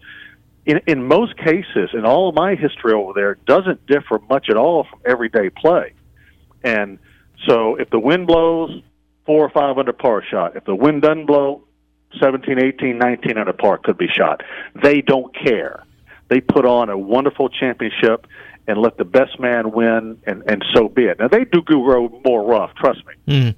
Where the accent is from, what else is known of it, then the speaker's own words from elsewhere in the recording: Virginia, United States; And you know, he was my guy growing up in Virginia, as we all know.